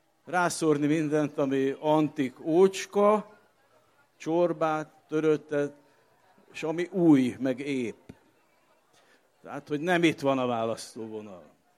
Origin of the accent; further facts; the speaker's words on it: Hungary; magyar vagyok, és nagyon családcentrikus vagyok. Tehát magyar költő vagyok